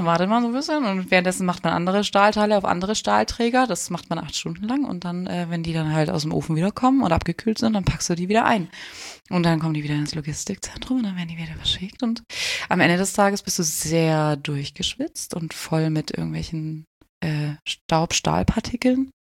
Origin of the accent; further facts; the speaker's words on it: Baden-Württemberg, Germany; ich komme aus dem Schwarzwald, so richtig Süddeutschland, richtiges Land.